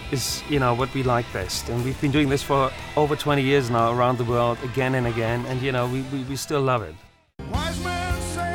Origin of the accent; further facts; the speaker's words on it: Hanover, Lower Saxony, Germany; We are from Hanover. Now we have the first world exhibition ever in Germany, in our hometown, the Expo 2000 in Hanover.